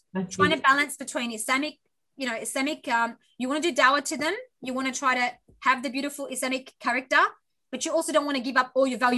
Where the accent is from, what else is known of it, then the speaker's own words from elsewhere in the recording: Australia; I don't need to just make all these Arab sweets and try to be, you know, try to lose my identity as an Australian.